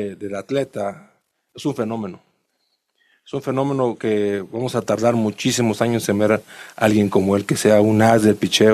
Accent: Oaxaca, Mexico; yo soy de Oaxaca

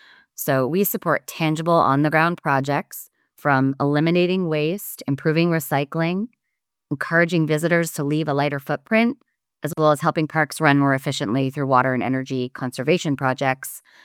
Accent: Cape Cod, Massachusetts, United States; now in Washington, United States; But I am from Cape Cod, Massachusetts. So the Cape Cod National Seashore is a place that's near and dear to my heart.

